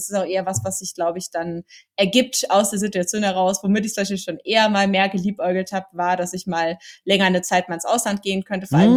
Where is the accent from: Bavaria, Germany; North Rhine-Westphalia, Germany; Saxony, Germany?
Bavaria, Germany; weil ich bin in der Nähe von München halt geboren und aufgewachsen. Das heißt, es ist so ein bisschen hier so meine Hood. Ich kenne so München von Kindheit an.